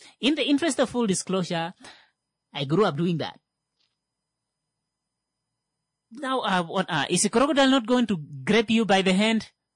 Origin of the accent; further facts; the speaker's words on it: Kavango, Namibia; Just a quick reminder, I'm from Kavango.